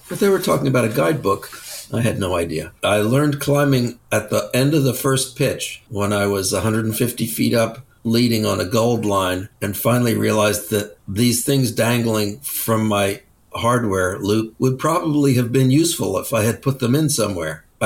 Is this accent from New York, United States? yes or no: yes; New York, United States; I grew up outside of New York.